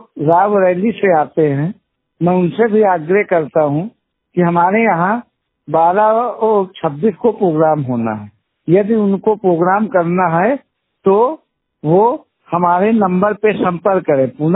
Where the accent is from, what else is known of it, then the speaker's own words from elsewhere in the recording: Uttar Pradesh, India; मैं फतेहपुर जिला का रहने वाला हूँ।